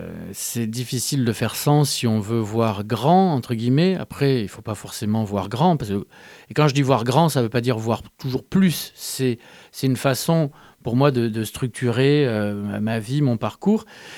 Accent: Montpellier, Occitanie, France; Et ce qui caractérise mon rapport à Montpellier, moi, je suis un Montpelliérain très urbain. C'est-à-dire oui. Que vraiment, c'est le centre-ville. Je passe ma vie au centre-ville. Je travaille dans le centre-ville.

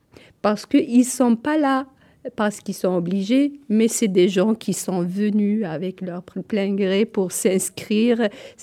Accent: Kabylie, Algeria; moved away as an adult; Donc moi, d'origine, je suis Kabyle, donc le milieu familial, il m'a beaucoup aidée.

